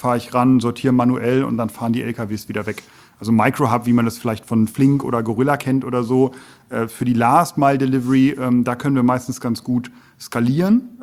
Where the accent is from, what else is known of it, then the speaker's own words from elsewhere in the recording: North Rhine-Westphalia, Germany; Für mich als Westfale, ja, nah am Rheinland